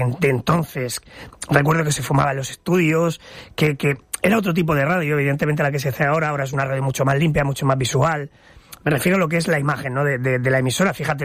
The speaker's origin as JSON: {"language": "Spanish", "town": "Orihuela", "region": "Valencian Community", "country": "Spain", "said": "Bueno, nosotros somos de Orihuela."}